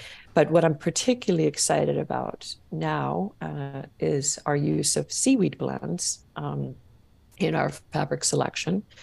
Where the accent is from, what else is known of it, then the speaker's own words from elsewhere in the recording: Iceland; English is a second language; But in the last years, I've also been spending more and more time in my home country and really reconnecting with the nature there.